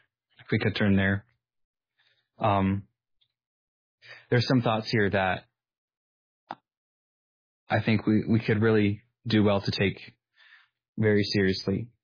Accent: Austria; English is a second language; moved away as an adult; now in United States; I grew up in Austria. When I was 19, I came to BJU as a student.

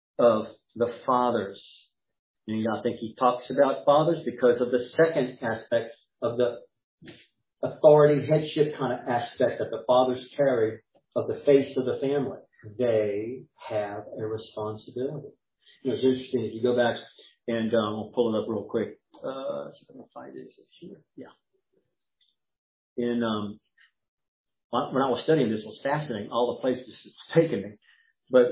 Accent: United States; I'm at war with Iran because I'm an American.

